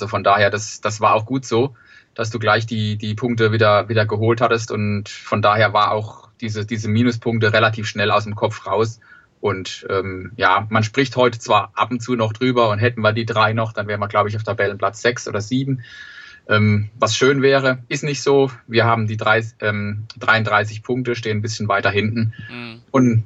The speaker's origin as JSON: {"language": "German", "town": "Sandhausen", "region": "Baden-Württemberg", "country": "Germany", "said": "ich komme aus Sandhausen, bin hier, wohne hier, bin Sandhäuser"}